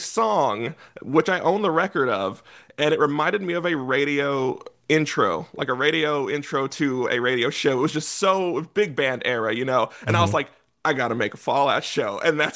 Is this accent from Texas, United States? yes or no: yes; Texas, United States; Oof, I'm from Texas, so